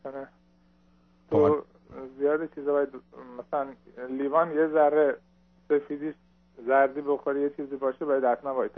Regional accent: Iran; ما ازدواج کردیم و از ایران مهاجرت کردیم

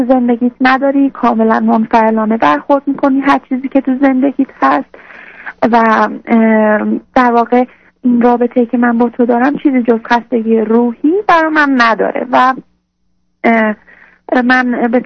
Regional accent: Isfahan, Iran; من از اصفهان هستم

